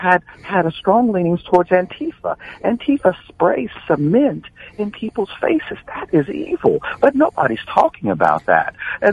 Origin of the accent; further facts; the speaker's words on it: Cincinnati, Ohio, United States; I'm from Ohio. I'm from Cincinnati, 45 minutes away.